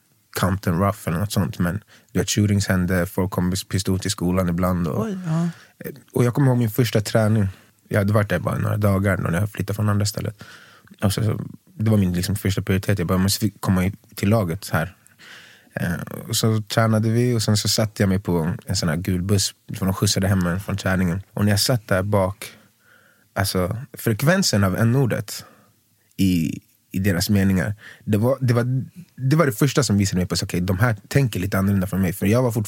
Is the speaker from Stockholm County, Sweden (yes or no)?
yes; Skogås, Stockholm County, Sweden; also born or lived in Tumba; Skogås huvudsakligen. När jag var väldigt liten bodde vid Tumba. Sen Skogås.